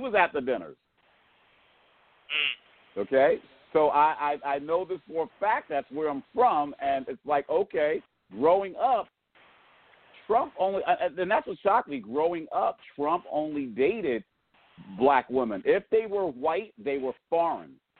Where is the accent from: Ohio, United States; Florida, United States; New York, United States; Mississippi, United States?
New York, United States; I'm from New York. I know. I've seen it.